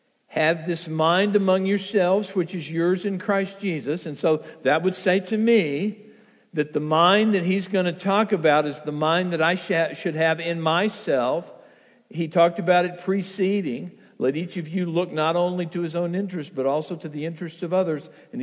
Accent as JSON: {"language": "English", "country": "United States", "said": "We from the United States aren't super familiar with what coronations are."}